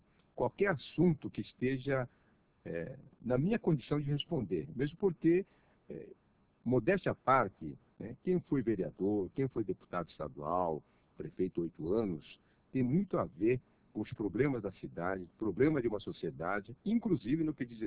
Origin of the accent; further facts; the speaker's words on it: Biritibuçu, São Paulo, Brazil; born there; Como a nossa atividade em Biritibuçu, onde eu nasci, Mogi Bertioga